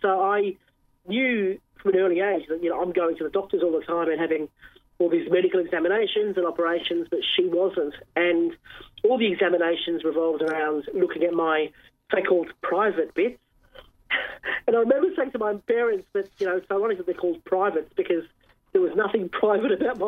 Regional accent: Altona, Victoria, Australia; So I was raised in Altona, western suburbs of Melbourne. Went to the local girls' Catholic school

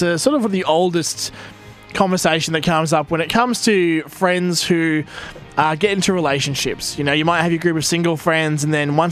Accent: Victoria, Australia; I remember, I grew up down on the Mornington Peninsula.

